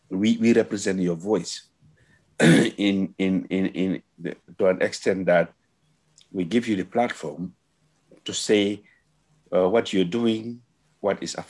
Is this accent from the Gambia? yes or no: yes; Gambia; myself, I'm an immigrant. I came from the Gambia.